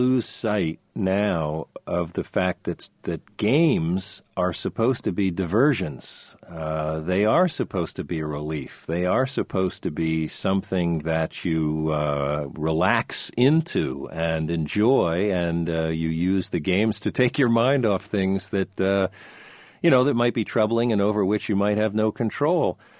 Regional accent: New Jersey, United States; I grew up in New Jersey, and I grew up in a culture where not only at home but in prep school and college where that was what boys and young men did.

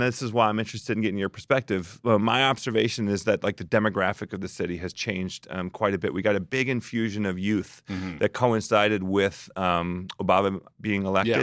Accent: Silver Spring, Maryland, United States; Well, and I grew up in Silver Spring.

